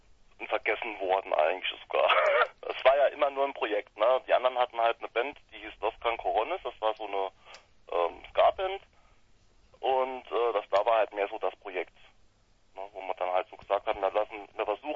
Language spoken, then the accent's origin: German; St. Ingbert, Saarland, Germany; Wir sind alle aus St. Ingbert.